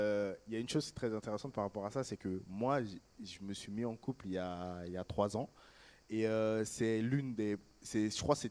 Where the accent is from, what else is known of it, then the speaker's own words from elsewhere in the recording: Bobigny, Île-de-France, France; Moi, je viens de Bobigny, dans le 93, et il y a une chose qui est tacite là-bas